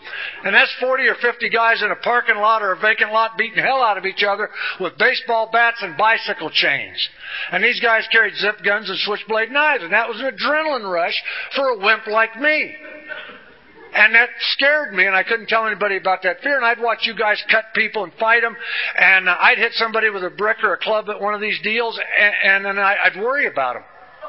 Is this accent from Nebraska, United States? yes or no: no; Danville, Illinois, United States; born there; See, I come from a good home. I was born in Danville, Illinois.